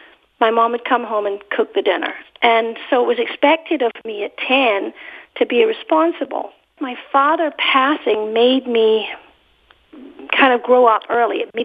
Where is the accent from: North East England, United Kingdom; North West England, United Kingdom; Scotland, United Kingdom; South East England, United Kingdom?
Scotland, United Kingdom; My favorite Bond, being Scottish, of course, is Sean Connery.